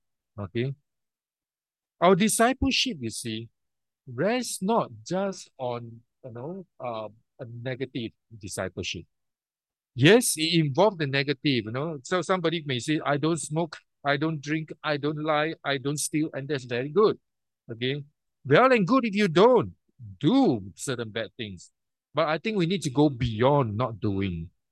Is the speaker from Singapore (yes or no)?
yes; Singapore; Maybe many of us growing up in Singapore, we are influenced by other religion.